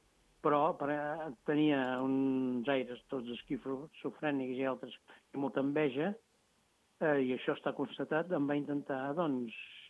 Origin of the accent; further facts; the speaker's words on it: Catalonia, Spain; jo sóc català perquè ella vivia aquí, si no, jo no hagués estat català.